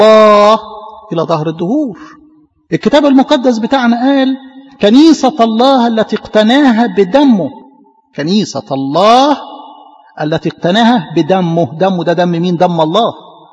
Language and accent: Arabic; Egypt; طبيعة الانسان المصري انسان يحب المعرفة، انسان يعشق العلم. دي في جدرنا كمصريين